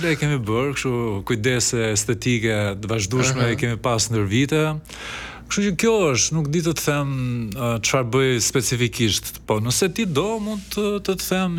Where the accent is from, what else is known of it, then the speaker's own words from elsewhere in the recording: Tirana, Tirana County, Albania; born there; por ne jemi nga Korça me origjinë. Babi im ka lindur në Tiranë dhe un kam lindur në Tiranë